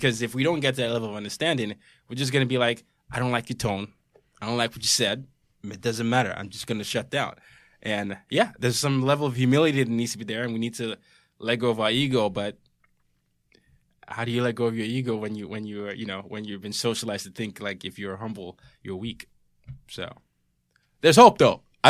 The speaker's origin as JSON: {"language": "English", "country": "Nigeria", "tie": "born or raised there", "said": "I grew up in Nigeria and Africa was colonized by a lot of Europeans."}